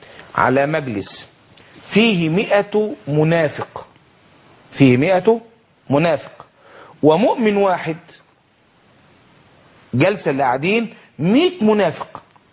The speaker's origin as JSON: {"language": "Arabic", "country": "Egypt", "said": "احنا مصريين، وما دام مصريين"}